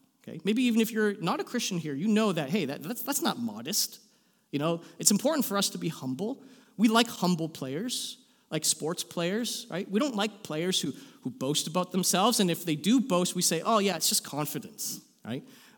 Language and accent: English; St. Catharines, Ontario, Canada; I grew up in St. Catharines, Niagara area. Not very many Chinese people there, so my friends were all hockey-playing white Canadians, and that's how I self-identified.